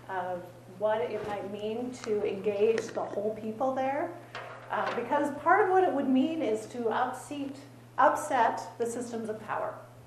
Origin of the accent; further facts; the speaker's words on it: Portland, United States; I grew up in Portland, and I'm living in the Midwest, and I encounter a sense of different culture every day, still.